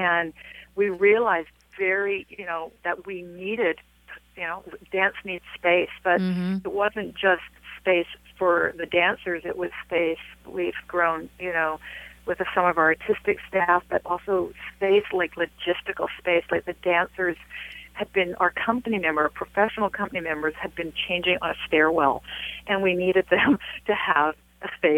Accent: Canada; For me, I'm still Canadian.

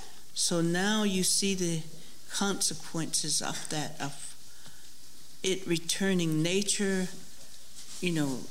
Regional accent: Southwest, United States; I'm from the Southwest, and their water is very scarce.

